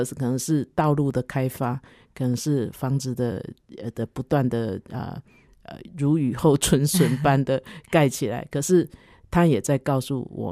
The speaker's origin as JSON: {"language": "Chinese", "town": "Douliu", "region": "Yunlin County", "country": "Taiwan", "tie": "born or raised there", "said": "因为我小时候是在斗六长大的、啊、对、嗯、现在再去其实还好啦，斗六是一个保守的小镇"}